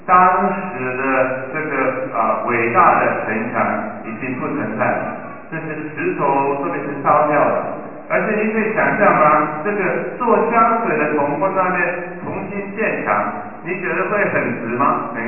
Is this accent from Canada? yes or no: yes; Canada; 这个是鹅，他们说加拿大鹅啊，是我们家乡的动物啊